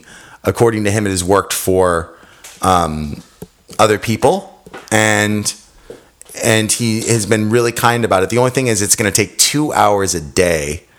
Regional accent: Stockton, California, United States; also born or lived in Manhattan Beach; I'm from Stockton.

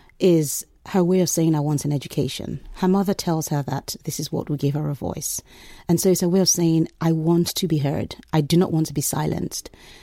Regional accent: Nigeria; When I was growing up in Nigeria, the nearly 20 years I spent there

